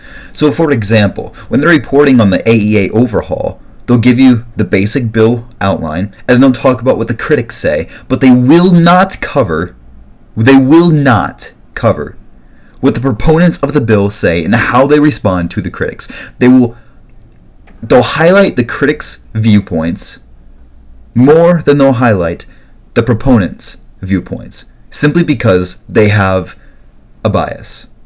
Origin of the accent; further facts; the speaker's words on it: Iowa, United States; So in my home state of Iowa, there's also quite a few things that are going on.